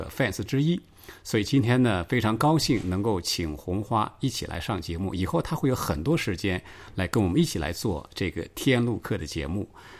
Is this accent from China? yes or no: yes; China; 所以说这个就我们中国人来说哈